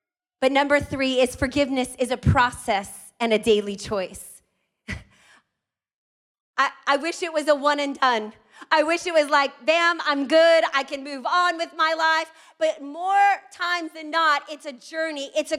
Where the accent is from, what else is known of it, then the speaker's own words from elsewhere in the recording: Maui, Hawaii, United States; When I was about 5 years old, growing up in Maui, my parents had moved from the mainland